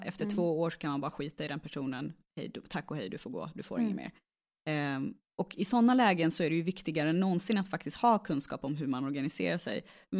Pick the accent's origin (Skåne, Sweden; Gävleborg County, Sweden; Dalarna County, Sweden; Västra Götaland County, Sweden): Gävleborg County, Sweden; Gävle; Ja, det är för att jag är från Gävle.